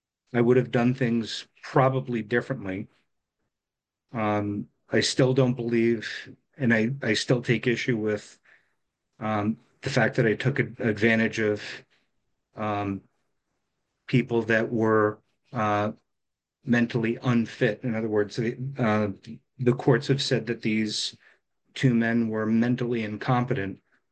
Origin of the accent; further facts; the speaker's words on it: New Jersey, United States; I still have family in New Jersey. I was born and raised in New Jersey.